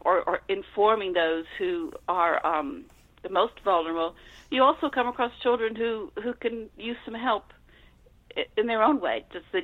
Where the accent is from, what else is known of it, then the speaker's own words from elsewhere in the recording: Alabama, United States; I am from South Alabama. I grew up about 3 hours, 3.5 hours directly, almost directly east of New Orleans.